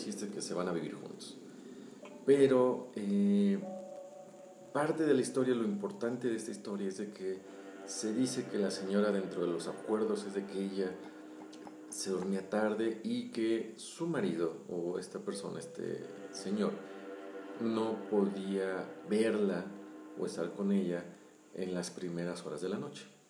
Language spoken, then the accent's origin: Spanish; Irapuato, Guanajuato, Mexico; Yo soy oriundo de Irapuato